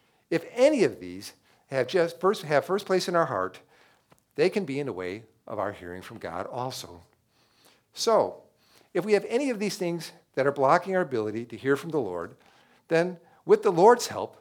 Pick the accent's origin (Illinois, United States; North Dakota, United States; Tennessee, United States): Illinois, United States; Chicago; Now, I grew up in Chicago and I had never been anywhere further than Wisconsin all my life.